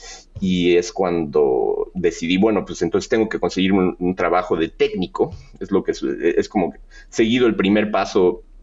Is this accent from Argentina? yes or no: no; Mexico City, Mexico; Y yo, la verdad, soy de la Ciudad de México, una ciudad gigante